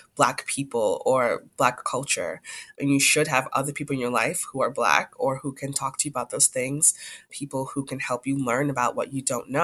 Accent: Jamaica; For example, I'm Jamaican. My husband is Black American. We've had to have a lot of conversations about our different cultures because they are very different

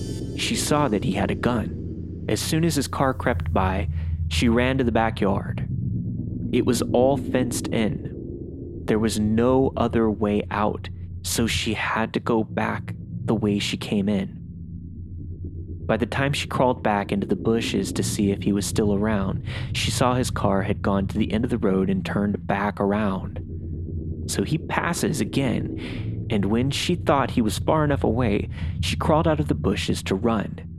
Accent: Portland, Oregon, United States; I grew up in Portland, Oregon, and me and my friends would often go to the Lloyd Center to go shopping or just to hang around the food court being degenerates.

